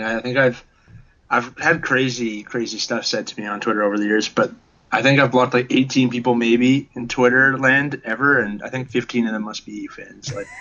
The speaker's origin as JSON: {"language": "English", "country": "Canada", "said": "But as a Canadian who's always loved basketball, who's always had to sit through 25 minutes of hockey, football, and baseball highlights."}